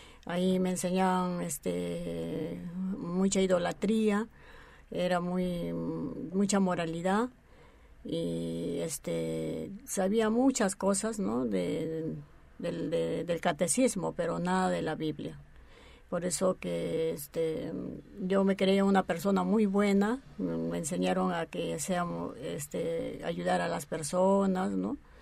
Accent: Huancayo, Junín, Peru; born there; Yo vengo, nací en Huancayo y tengo una costumbre, ¿no? Una tradición de mis padres. Fui católica, muy claro, religiosa, pero estudié en un colegio de monjas

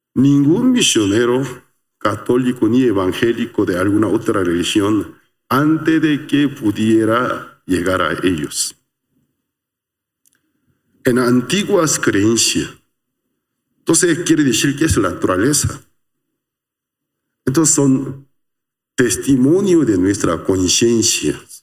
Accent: South Korea; Yo también cada cierto tiempo visito a mi país de origen, Corea del Sur. Tengo cierta añoranza

